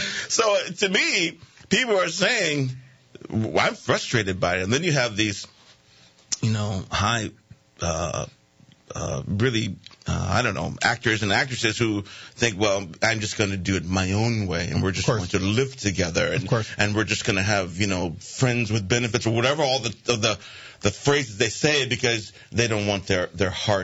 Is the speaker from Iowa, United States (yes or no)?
no; Milwaukee, Wisconsin, United States; Grew up in inner city Milwaukee, Wisconsin, and when I was starting to just discover what life was about.